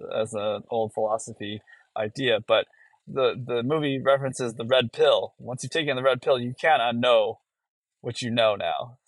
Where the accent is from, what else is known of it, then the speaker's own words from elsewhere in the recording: Nevada, United States; the deadline for the first state, which happened to be my home state, Nevada, to get onto the ballot.